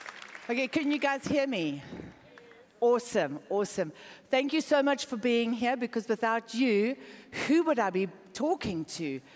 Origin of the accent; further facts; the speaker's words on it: South Africa; moved away; So I'm from South Africa. We immigrated here 8 years ago after receiving a very clear word from God to leave our home and our father's hous